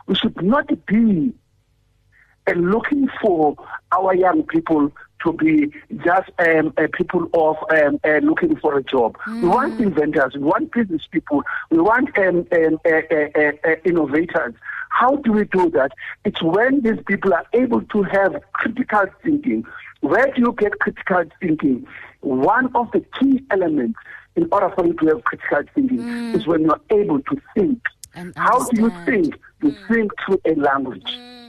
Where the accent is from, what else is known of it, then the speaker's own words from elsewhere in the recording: South Africa; So that is why I'm saying we need to understand these particular issues as South African people.